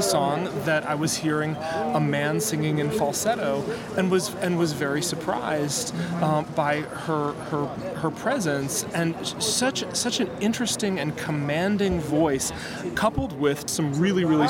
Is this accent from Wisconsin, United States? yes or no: yes; Madison, Wisconsin, United States; A band from my hometown of Madison, Wisconsin … which was a joy to see them.